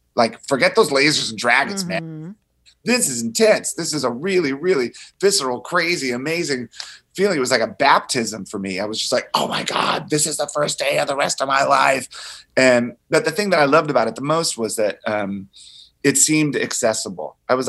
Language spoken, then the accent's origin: English; Springfield, Virginia, United States; I'm from Virginia, just outside mm-hmm. of D.C.